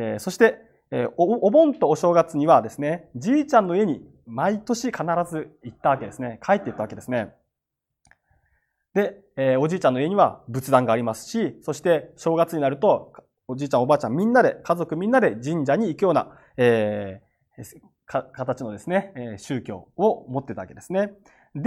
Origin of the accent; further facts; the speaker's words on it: Tokunoshima, Kagoshima, Japan; also born or lived in Ibusuki; 1994年、鹿児島県で生まれました。94年ですね。今は25歳ですけども、鹿児島県で生まれて、幼少期は徳之島という島、奄美の島で育ちました。そして、小学校の半ばから指宿にですね、移って、その後は鹿児島市内とかですね、転々とするんですが